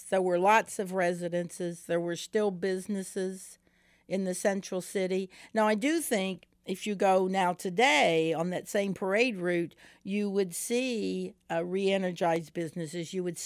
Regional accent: Parkville, Missouri, United States; Well, first of all, I grew up in Parkville, Missouri. And so it was a pretty white world.

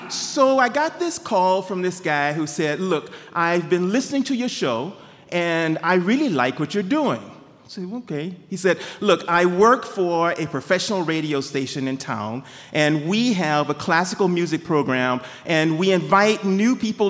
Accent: Texas, United States; I am glad to be in Maine today. But I'm originally from Texas. And the thing that you should know about Texans is that the one thing that we can do better and differently than anybody else is talk.

